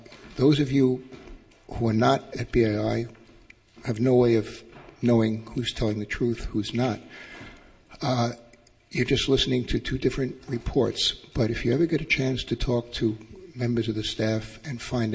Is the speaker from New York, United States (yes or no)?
yes; New York, United States; I'm from New York.